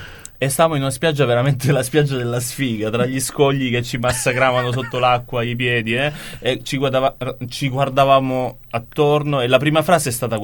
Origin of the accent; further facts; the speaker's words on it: Syracuse, Sicily, Italy; born there; Zona Siracusa, brava, provincia di Siracusa, io sono nato a Siracusa.